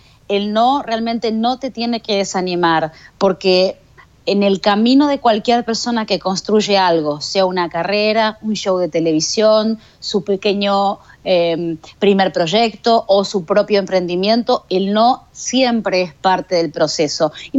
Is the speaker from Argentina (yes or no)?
yes; Argentina; Cuando yo nací había 5 canales en Argentina, de donde yo soy